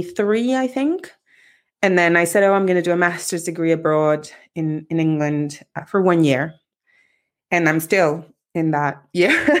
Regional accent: Mexico; my childhood, growing up in Mexico.

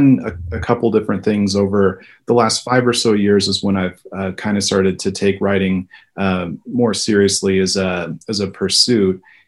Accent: Topeka, Kansas, United States; Well, the second book was a book of short stories that were all tied to the town that I grew up in Topeka, Kansas. And so that was kind of somewhat of an homage to my hometown

